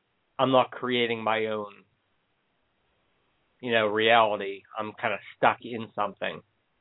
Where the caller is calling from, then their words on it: Pennsylvania, United States; Pennsylvania.